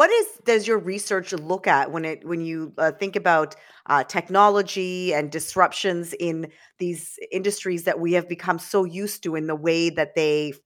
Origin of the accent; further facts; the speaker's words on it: Canada; I'm a Canadian citizen. I want to sort of give my thoughts as to what a digital loonie may mean for the future.